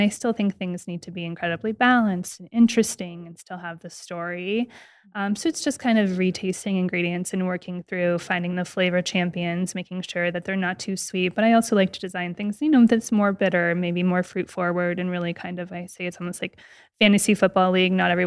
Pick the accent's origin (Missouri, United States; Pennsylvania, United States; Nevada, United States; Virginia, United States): Nevada, United States; Las Vegas; So I'm born and raised in Las Vegas. Both my parents were born here.